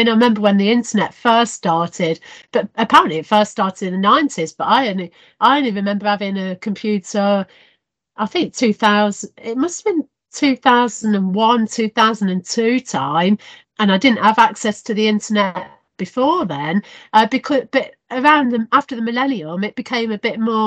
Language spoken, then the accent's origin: English; Leicester, East Midlands, United Kingdom; I grew up in Beaumont Lees area in Leicester, a different area again